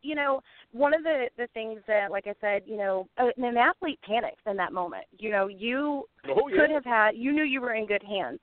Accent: the South, United States; accent: Southern; I always say her last name wrong, but it's my southern accent.

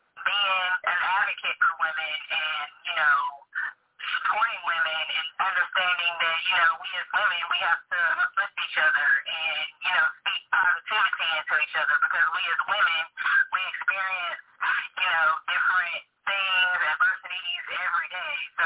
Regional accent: Raleigh, North Carolina, United States; As you stated, I am from Raleigh, North Carolina. I have been living in Raleigh for pretty much my entire life.

